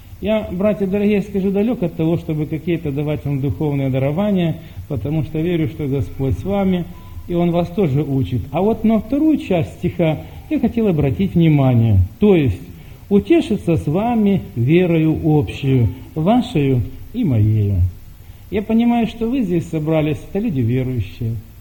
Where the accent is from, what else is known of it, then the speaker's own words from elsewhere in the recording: Ukraine; now in Germany; нет, я с Украины